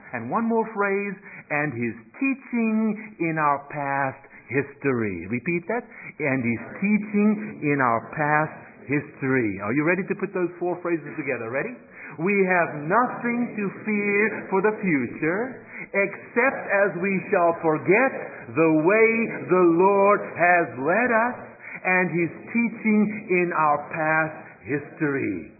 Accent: South Africa; a fellow South African. I'm from South Africa.

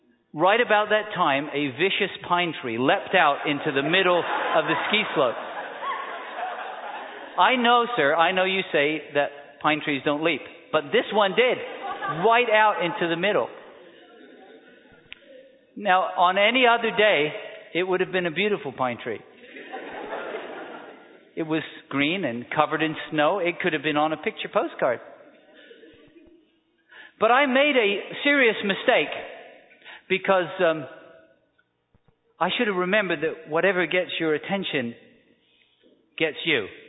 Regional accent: England, United Kingdom; I grew up in England, you know, pretty flat, not too much snow.

